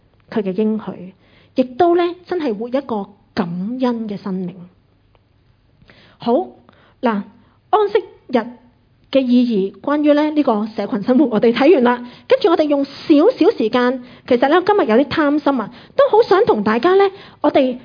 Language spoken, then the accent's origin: Chinese; Hong Kong; 我们香港人很熟的最低工时啊